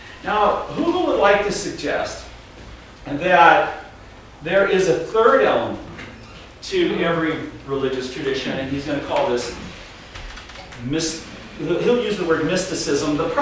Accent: Washington, United States; I grew up in Washington State, not far from here, and I remember being in grade school in the 1960s.

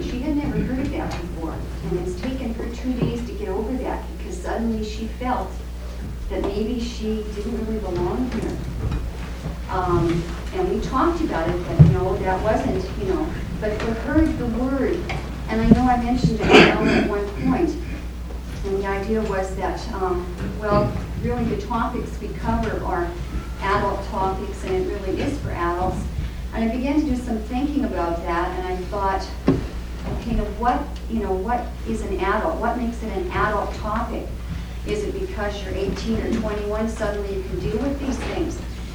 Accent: Edmonton, Alberta, Canada; I'm from Edmonton, Alberta.

